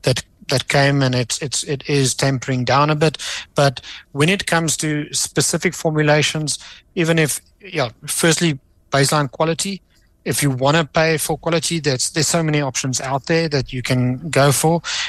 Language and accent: English; South Africa; we're from South Africa.